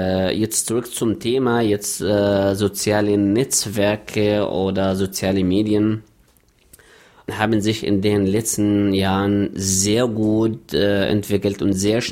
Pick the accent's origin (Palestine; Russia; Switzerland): Palestine; German is a second language; moved away as an adult; now in Dortmund, Germany; ich komme aus Palästina, habe dort, bevor ich nach Deutschland kam, Journalistik und Politik studiert. Nach meinem Bachelor bin ich im Jahr 2000 nach Deutschland gekommen